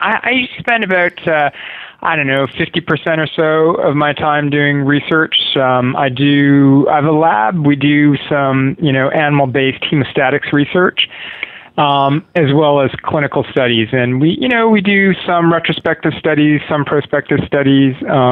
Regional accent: Canada; now in Los Angeles, United States; LA County. I've been here for, I guess 7 years or so. And I'm originally from Canada, but now I hang out here in Los Angeles.

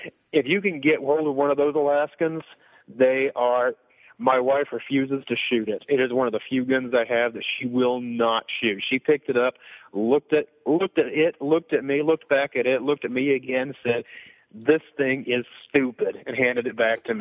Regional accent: El Paso, Texas, United States; also born or lived in Big Spring, United States; Hey, you know, I can talk like I'm from El Paso too. You know, man.

